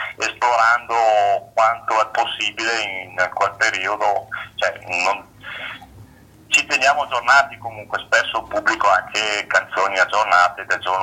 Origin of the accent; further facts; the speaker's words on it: Lombardy, Italy; Allora, sono in provincia di Bergamo, un paesino in provincia di Bergamo, 15 km da Bergamo.